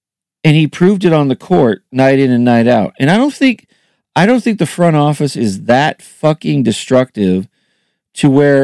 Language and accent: English; California, United States; I'm from California, and I have been a diehard Sacramento King fan. I am 45